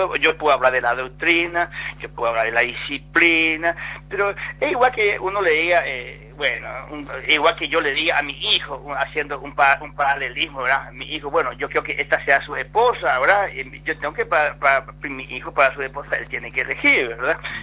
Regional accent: Bahía Negra, Alto Paraguay, Paraguay; Yo soy una familia muy pobre, yo vine a estudiar de Bahía Negra, el Chaco, entré en el Liceo Acostañú

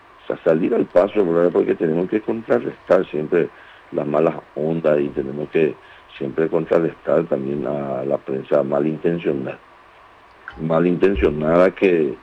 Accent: Paraguay; es esencial también que como nación, como paraguayos, también celebremos los logros

